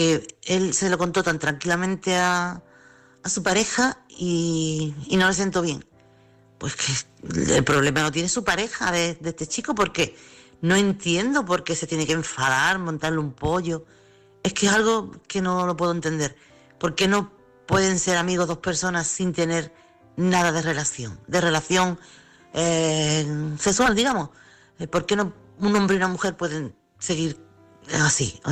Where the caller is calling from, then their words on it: Chiclana, Andalusia, Spain; corresponsal de Chiclana.